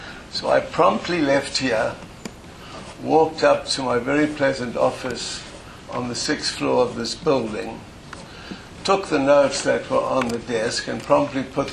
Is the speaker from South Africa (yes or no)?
yes; Durban, KwaZulu-Natal, South Africa; I hail from Durban, where I went to the University of Natal.